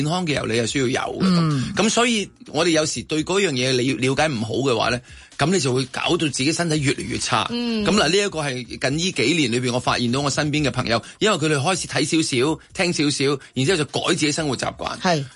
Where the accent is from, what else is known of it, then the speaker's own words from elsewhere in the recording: China; 外国人同我哋中国人又唔同喎